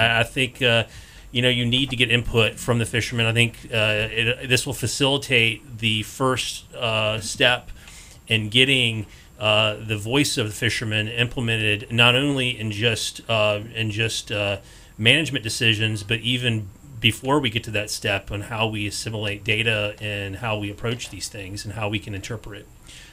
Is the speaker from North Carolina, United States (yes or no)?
yes; North Carolina, United States; now in Hawaii, United States; Yeah, I mean, I'm from the Southeast. I'm from North Carolina originally